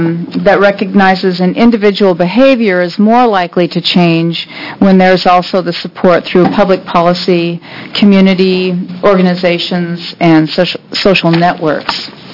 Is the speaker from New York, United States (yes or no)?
no; Albany, Oregon, United States; I'm from Albany